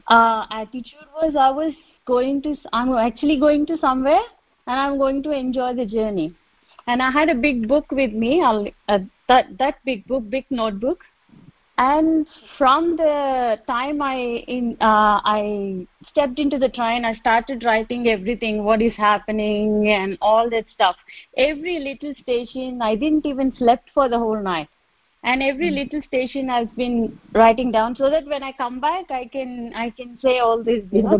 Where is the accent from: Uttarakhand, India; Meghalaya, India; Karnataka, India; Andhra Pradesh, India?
Andhra Pradesh, India; Kakinada; now in Melbourne, Australia; Now I'm in Melbourne, Australia. Yeah. But we are from Kakinada.